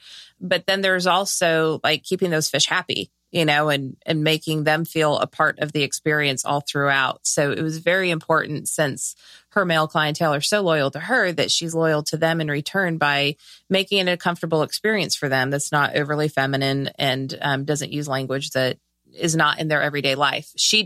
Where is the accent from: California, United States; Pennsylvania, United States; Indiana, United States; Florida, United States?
California, United States; I'm from Southern California. I call everybody dudes.